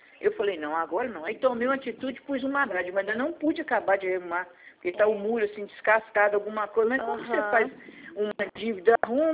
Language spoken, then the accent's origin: Portuguese; Minas Gerais, Brazil; Eu sou do estado de Minas, aqui em Minas Gerais